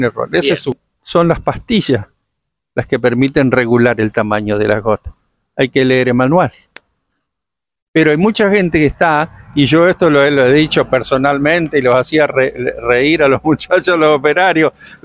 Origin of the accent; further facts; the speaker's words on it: Santa Fe, Argentina; como yo soy del norte de Santa Fe, casi Chaco, y en el campo se usa mucho una expresión